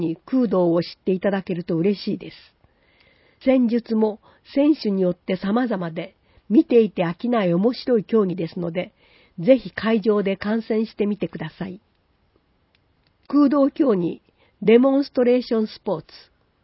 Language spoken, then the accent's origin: Japanese; Hachinohe, Aomori, Japan; 地元八戸での開催となるので、何としても優勝したいと思い、練習に励んでいます。